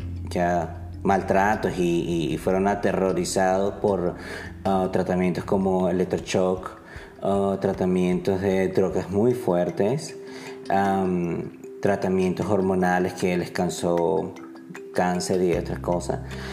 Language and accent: Spanish; Táchira, Venezuela; Yo vengo del sur de Venezuela, del Táchira, de la región andina. Entonces, crecí en una familia muy folclórica, muy tradicional. Crecí en una casa en la cual era un matriarcado